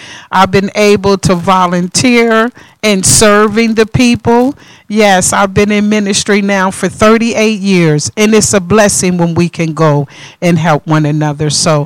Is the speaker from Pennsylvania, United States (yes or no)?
yes; Harrisburg, Pennsylvania, United States; I bring you greetings all the way from Harrisburg, Pennsylvania, my hometown.